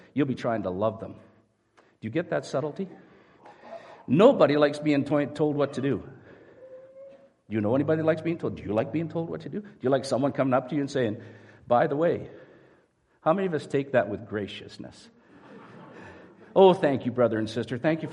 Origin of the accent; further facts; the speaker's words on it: Canada; I went, oh, right. I'm a Canadian.